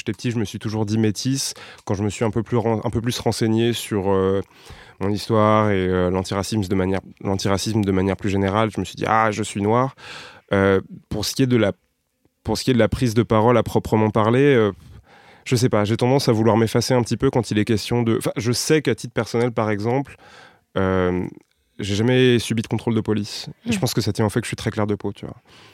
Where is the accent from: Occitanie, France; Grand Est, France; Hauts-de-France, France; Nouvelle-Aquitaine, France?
Hauts-de-France, France; Alors, je suis ch'ti et béninois.